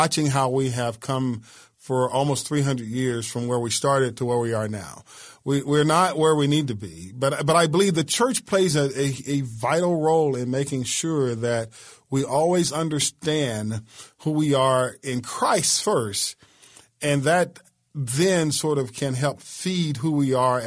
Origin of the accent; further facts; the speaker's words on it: United States; But I'm also an American. I mean, I'm proud to be an American. I served my country for 22 years in the military, and I was real proud of that. But I'm also an African American